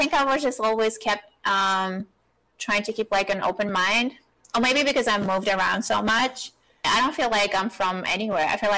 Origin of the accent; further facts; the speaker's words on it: Germany; Well, I was from Germany, which was true.